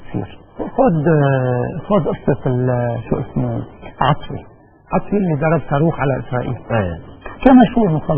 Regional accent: Lebanon; أنا كمواطن لبناني

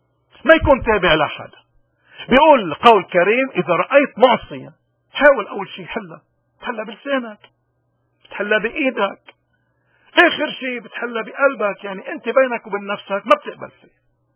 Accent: Lebanon; نحن كلبنانيين المطلوب منا وين ما كنا موجودين ما نقتل حاسة النقد بداخلنا

